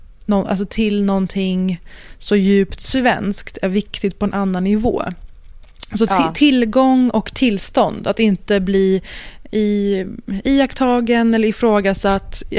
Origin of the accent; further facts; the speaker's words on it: Sweden; fast jag är född och uppvuxen i Sverige.